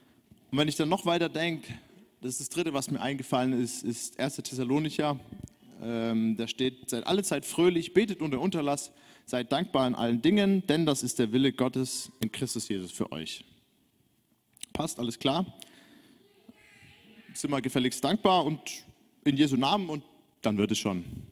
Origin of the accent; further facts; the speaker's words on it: Munich, Bavaria, Germany; now in Stuttgart, Germany; Ja, ich komme aus München. Ein waschechtes Münchner Kindl quasi.